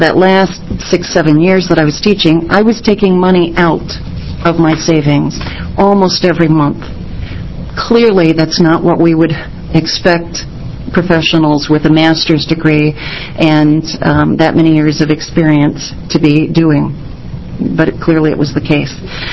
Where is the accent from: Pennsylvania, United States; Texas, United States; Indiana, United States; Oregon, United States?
Oregon, United States; Portland; I'm also from Portland, and I'm representing the Mount Hood Community College Part-Time Faculty and Tutor Association.